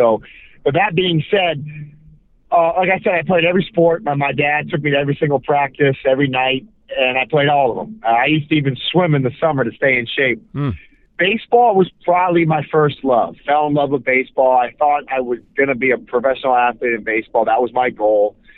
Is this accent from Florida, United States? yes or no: yes; Boca Raton, Florida, United States; Yes, sir. I grew up in Boca.